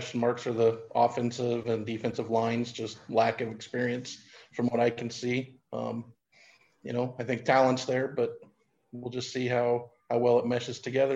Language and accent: English; Massena, Iowa, United States; I grew up in Massena, Iowa, which is down in the southwest corner.